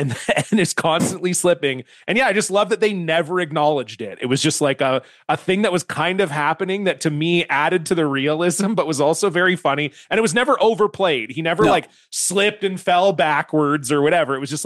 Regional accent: Canada; As a Canadian too, like I feel like this maybe would go underappreciated if you were American or you didn't grow up somewhere cold

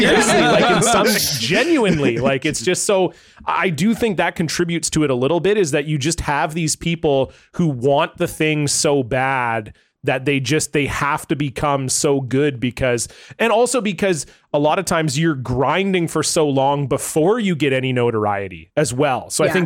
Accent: Canada; I am a Canadian entertainer, so.

